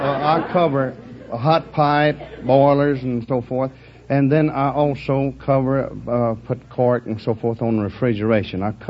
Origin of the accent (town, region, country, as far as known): Texas, United States